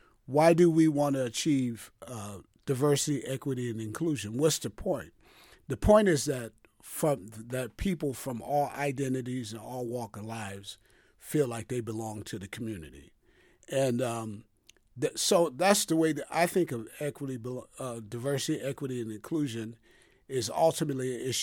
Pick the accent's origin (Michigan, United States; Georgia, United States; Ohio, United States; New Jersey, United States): Michigan, United States; Detroit; Well, this program is unique because I was able to instill the values of my hometown, Detroit.